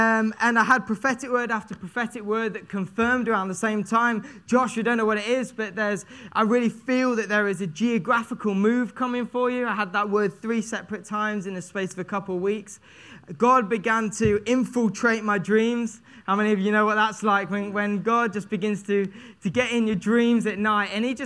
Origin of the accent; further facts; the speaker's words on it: East Midlands, United Kingdom; now in Devon, United Kingdom; I'm from Lincolnshire up north. It's 280 miles away. I know I don't really sound like a northerner, but I do.